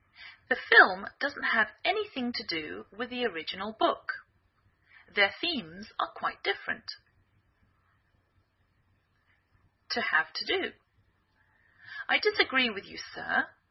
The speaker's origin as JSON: {"language": "English", "region": "England", "country": "United Kingdom", "moved": "yes", "lives_now": "United States"}